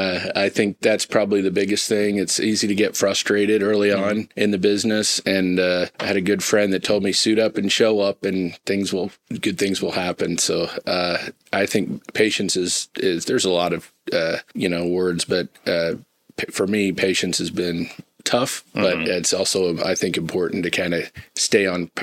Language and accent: English; Fort Scott, Kansas, United States; my mom was the first female Chamber of Commerce president back in 1991 in my hometown, Fort Scott, where we grew up.